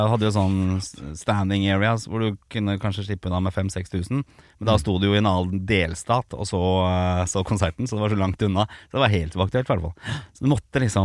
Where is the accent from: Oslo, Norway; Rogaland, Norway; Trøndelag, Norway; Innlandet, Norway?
Oslo, Norway; now in Bærum, Norway; jeg fra Oslo da. Jeg vokste opp på Østkanten, på Torshov, ja, i Oslo. Så ja, jeg har vært liksom indre Oslo-gutt. Og så endte jeg opp i Bærum, så jeg bor i Bærum nå. Men det alltid veldig viktig å poengtere at jeg fra Østkanten.